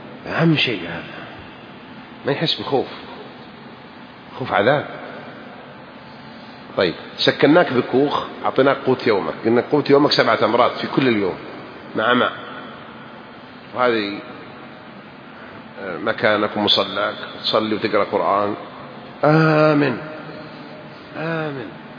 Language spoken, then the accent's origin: Arabic; Saudi Arabia